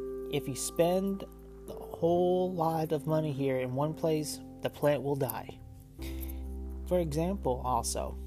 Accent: Anarito, Arkansas, United States; my hometown of Anarito, Arkansas, and a community of Parker's Chapel, Arkansas.

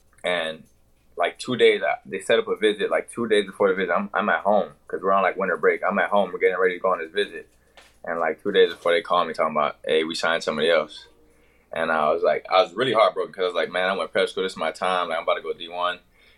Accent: Miami, Florida, United States; so growing up in Miami, since it's not really big on, like, basketball

